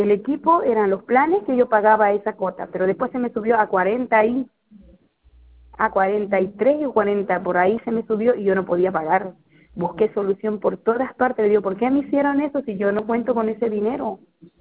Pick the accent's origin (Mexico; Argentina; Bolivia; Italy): Bolivia; yo soy del país de Bolivia